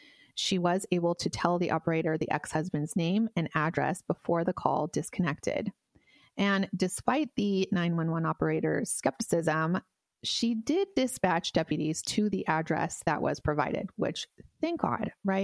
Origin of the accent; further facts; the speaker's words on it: California, United States; because we're from California and we don't make it to Wisconsin very often.